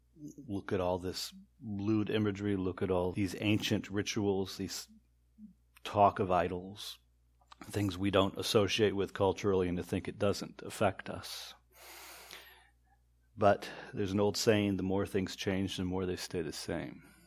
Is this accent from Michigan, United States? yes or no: yes; Michigan, United States; I'm half Canadian. I grew up in Michigan, so I can claim these guys.